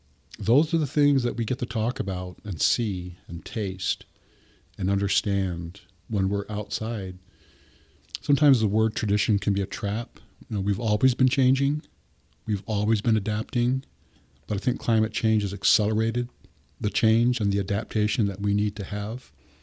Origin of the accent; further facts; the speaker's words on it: Michigan, United States; I am from the land under the big trees, which is Michigan. And I am from the Big Angry Bird tribe, or the Gun Lake tribe.